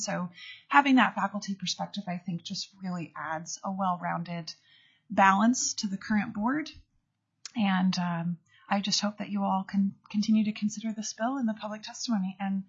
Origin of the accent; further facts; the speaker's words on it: Anchorage, Alaska, United States; I was born and raised in Anchorage as my hometown